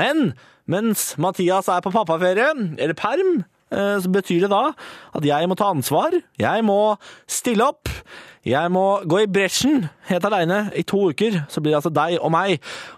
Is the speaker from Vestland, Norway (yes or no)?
no; Østfold, Norway; Østfold vokser og vokser og vokser. Hjemfylket mitt er i ferd med å ta over hovedstaden.